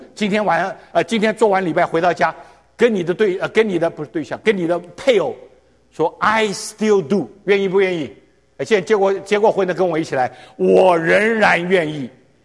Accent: China; 我们中国人说日死不渝

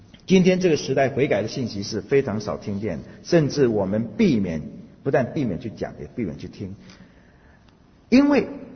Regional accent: China; 问题不是韩国人，问题也不是我们中国人，问题是日本人。

